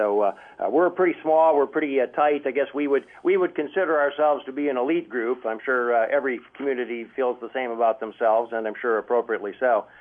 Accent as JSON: {"language": "English", "town": "Minneapolis", "region": "Minnesota", "country": "United States", "tie": "born or raised there", "accent": "Minnesota", "said": "I have to spend about 30 minutes on the telephone with my dad to recover my Minnesota accent. But so that's been kind of blended out. But yeah, I was born and raised in Minneapolis."}